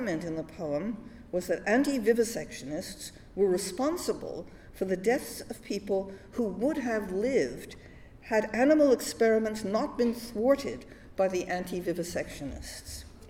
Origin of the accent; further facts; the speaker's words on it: New York, United States; I grew up in New York. My family was Jewish, and my parents were school teachers. All 4 of my grandparents had been immigrants.